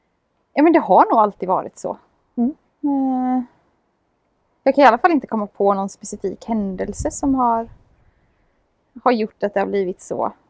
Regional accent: Tranås, Jönköping County, Sweden; Jag är uppvuxen i Lövsta kyrkan i Tranås.

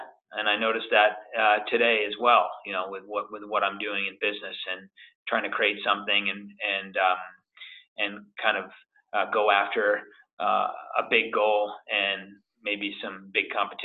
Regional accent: Manchester-by-the-Sea, Massachusetts, United States; And there's an island off of my hometown. I live in a small town, Manchester by the Sea, Mass.

